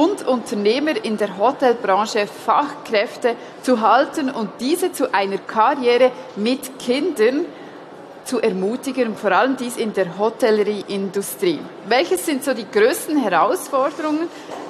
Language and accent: German; Bern, Switzerland; Ich bin aus Bern, also eine relativ schnelle Bernerin.